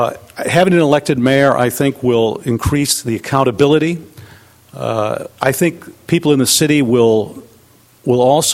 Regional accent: Atascadero, California, United States; from Atascadero.

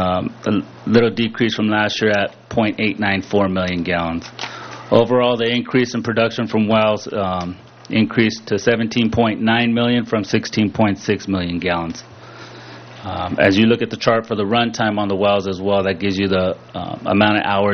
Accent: Lompoc, California, United States; Moved to my hometown of Lompoc and worked there for 14 and a half years as the water treatment plant supervisor

